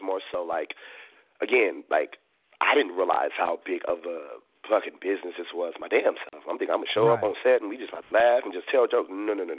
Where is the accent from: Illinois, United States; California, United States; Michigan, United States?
California, United States; Compton; long story short, I'm from Compton, and Jason had to step in.